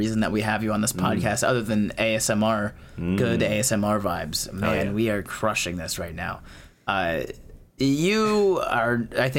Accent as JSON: {"language": "English", "town": "Daytona", "region": "Florida", "country": "United States", "tie": "born or raised there", "said": "I grew up in Daytona. I would take the cemetery."}